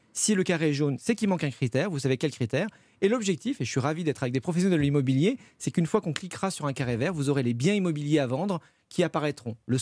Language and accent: French; Novion-Porcien, Grand Est, France; Moi, je suis originaire des Ardennes, je suis originaire du monde agricole, d'un petit village ardennais de Novion-Porcien